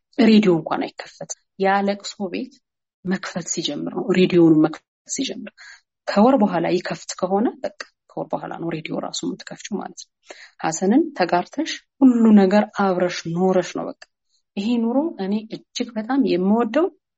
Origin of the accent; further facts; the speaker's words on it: Debre Birhan, Amhara, Ethiopia; ለምሳሌ ደብረ ብርሃን ያ እንግዲህ እድገቴን ነው፣